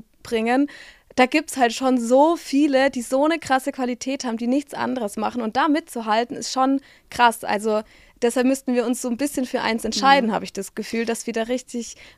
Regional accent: Baden-Württemberg, Germany; wir kommen ja aus dem Schwabenland

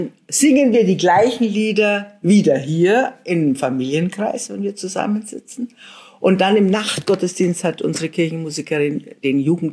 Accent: Bavaria, Germany; Ich bin aus Bayern, mir ist es ganz egal.

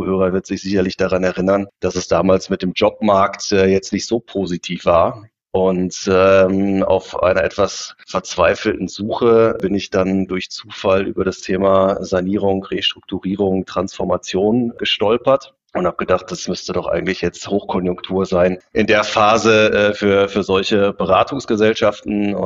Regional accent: North Rhine-Westphalia, Germany; Ich bin ein Sauerländer Junge sozusagen

